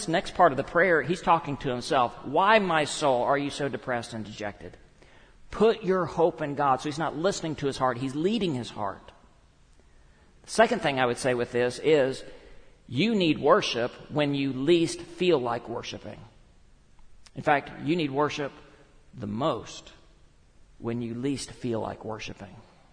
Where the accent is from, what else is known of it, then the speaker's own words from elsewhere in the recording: Texas, United States; I feel really funny saying niche, because I was raised in West Texas. We call it a niche.